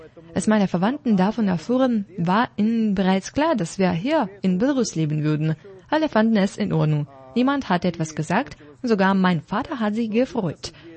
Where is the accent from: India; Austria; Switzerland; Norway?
India; Delhi; Ich komme aus Delhi, der Hauptstadt Indiens.